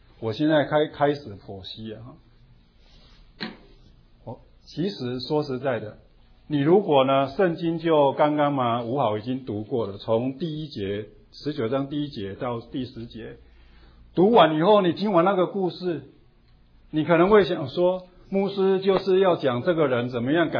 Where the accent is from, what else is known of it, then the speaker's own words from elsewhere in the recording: China; now in Plano, United States; 在我们 Plano 的华人地区，